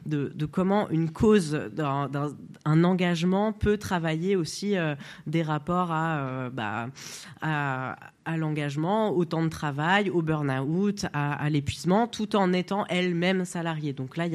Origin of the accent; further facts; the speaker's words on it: France; moi j'ai des papiers, je suis français. Oui, je suis trans, donc je participe de la communauté LGBTQIA+